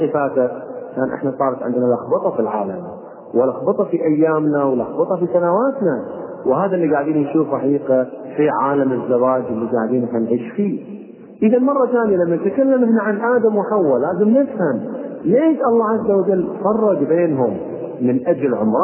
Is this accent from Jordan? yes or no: no; Kuwait; واحده من القصص المشهوره عندنا في الكويت